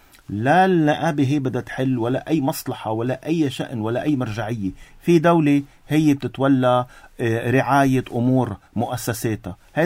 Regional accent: Lebanon; أنا كلبناني بدي أحكي.

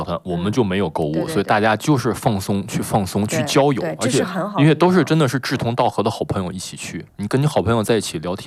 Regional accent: Tianjin, China; 我作为一个天津人，对不对？

